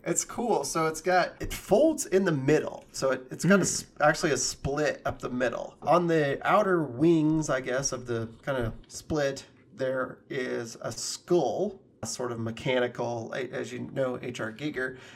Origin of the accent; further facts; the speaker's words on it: United Kingdom; I'm British.